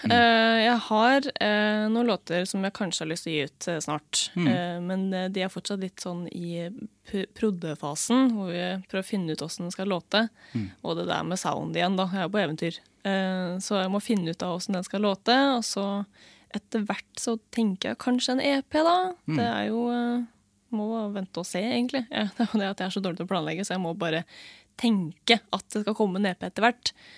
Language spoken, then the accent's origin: Norwegian; Møre og Romsdal, Norway; born there; Så jeg ble født på Sunnmøre, jeg også.